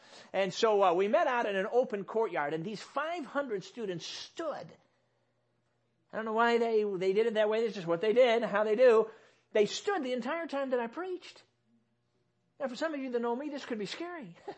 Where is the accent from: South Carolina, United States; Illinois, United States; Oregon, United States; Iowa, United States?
Illinois, United States; Chicago; Now, I'm a city kid. I grew up in Chicago.